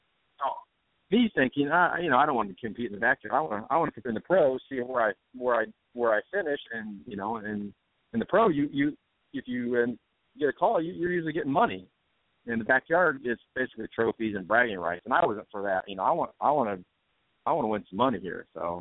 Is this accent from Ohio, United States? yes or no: yes; Ohio, United States; moved away as an adult; now in Florida, United States; I'm originally from Ohio. I've been down to Florida a little over 9 years.